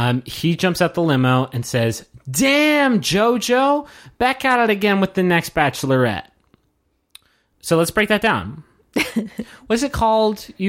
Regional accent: Texas, United States; Yeah, I'm from Texas. Cool. Us Texas people, like, we know

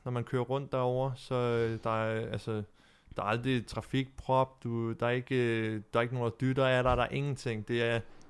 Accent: Tejn, Capital Region of Denmark, Denmark; Jeg er født og opvokset i, jeg er født i Tegn og boede i Tegn. Sådan en lille flække på Bornholm. Men det meste af tiden har jeg boet på landet.

